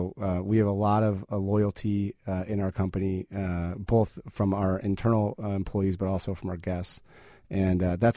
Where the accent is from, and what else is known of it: Chicago, Illinois, United States